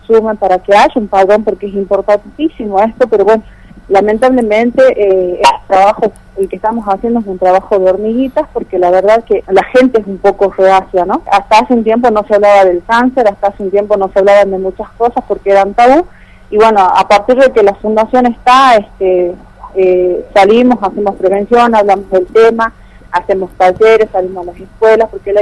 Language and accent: Spanish; Argentina; como argentinos tenemos derechos, como enfermos tenemos derechos